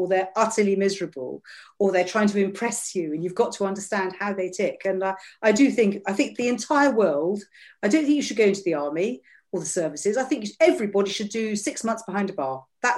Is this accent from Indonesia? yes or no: no; Shrewsbury, West Midlands, United Kingdom; Well, I grew up in Shrewsbury in a very happy family.